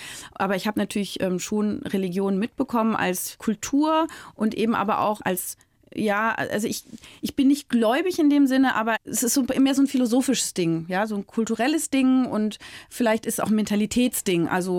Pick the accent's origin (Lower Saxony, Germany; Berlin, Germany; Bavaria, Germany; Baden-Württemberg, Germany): Berlin, Germany; Ich komme ja aus Berlin